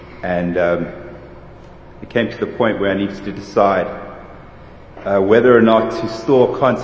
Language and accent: English; Seattle, Washington, United States; from Seattle.